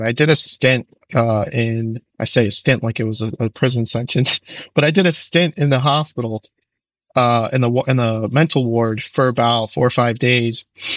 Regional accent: Bronx, New York, United States; born there; Very Italian culture in the Bronx. I was born in the Bronx.

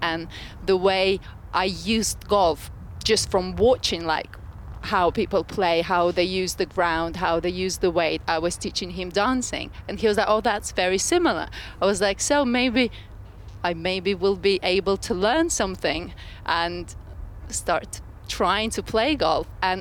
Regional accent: Ukraine; moved away; I mean, I'm from Ukraine. We don't really, that was never popular when I was growing up

